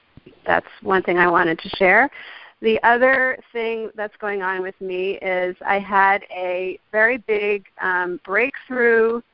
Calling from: Massachusetts, United States; I'm calling from Massachusetts.

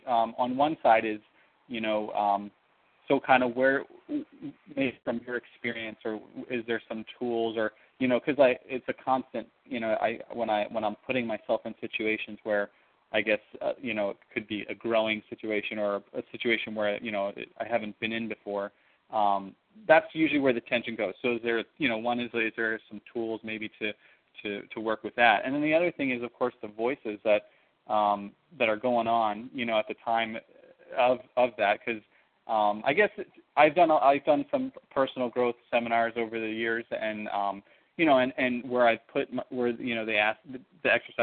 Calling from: Hawaii, United States; I'm calling from Hawaii.

